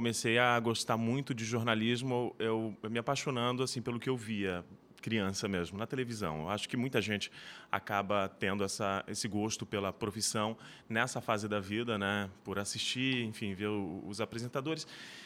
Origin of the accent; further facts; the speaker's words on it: São Paulo, Brazil; born there; also born or lived in Mato Grosso do Sul; Eu estava morando numa cidadezinha pequena lá no Mato Grosso do Sul e eu adorava rádio, porque eu já tinha participado de um projeto em São Paulo, onde eu nasci, numa escola técnica.